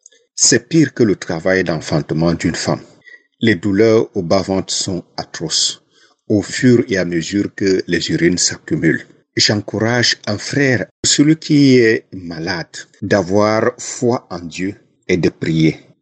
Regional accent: Douala, Littoral, Cameroon; je suis Camerounais vivant à Douala.

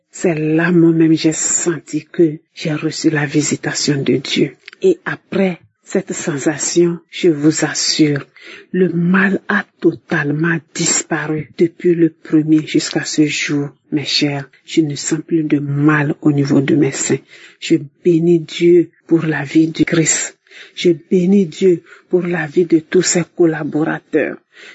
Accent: Lomé, Maritime, Togo; Je suis une Togolaise vivant à Lomé.

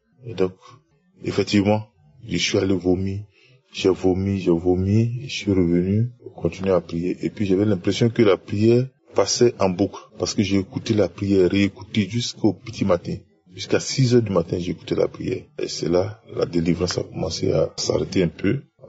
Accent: Côte d’Ivoire; Je suis un Ivoirien vivant en Côte d'Ivoire.

